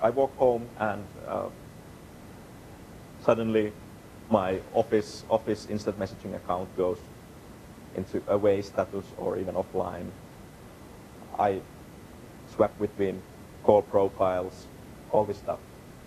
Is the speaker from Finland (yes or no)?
yes; Helsinki, Uusimaa, Finland; the problem is, they built them for my hometown. So I get always recommendations for Helsinki, even though I'm spending a lot of time in Istanbul